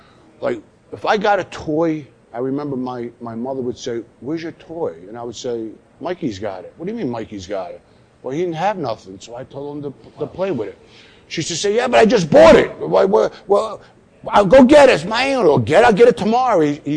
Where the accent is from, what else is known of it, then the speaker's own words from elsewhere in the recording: Philadelphia, Pennsylvania, United States; I lived, we grew up in South Philly. My father and my mother had my mother's mother living with us.